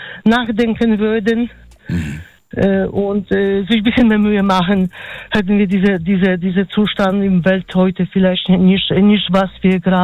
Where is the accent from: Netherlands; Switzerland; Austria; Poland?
Poland; German is a second language; now in Germany; Ja, ich gehe in die Kirche. Ich gehe manchmal, also wie man vielleicht von der Sprache hört, ich komme aus Polen, ja, ich gehe, ich suche mir sogar Kirche, wo man in polnischer Sprache Gottesdienst, feiert